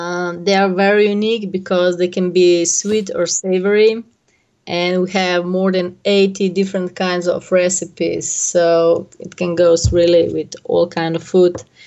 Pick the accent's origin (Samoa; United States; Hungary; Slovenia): Slovenia; Ljubljana; English is a second language; I'm born and raised in Ljubljana.